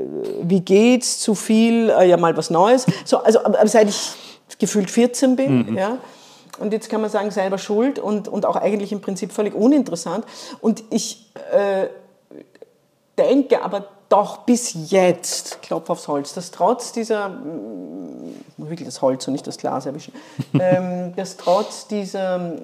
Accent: Sicily, Italy; also born or lived in Vienna, Austria; Ich bin ja zum Teil in Sizilien aufgewachsen, also als Kind

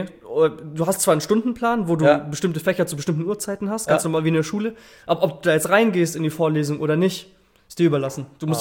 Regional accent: Stuttgart, Baden-Württemberg, Germany; ich komme aus Stuttgart so und ich habe schon so meinen Freundeskreis.

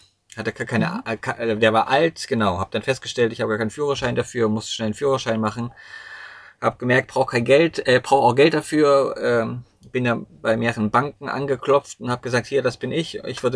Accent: Thuringia, Germany; born there; also born or lived in United States; Geboren in Thüringen. Bin mittlerweile 44 Jahre alt

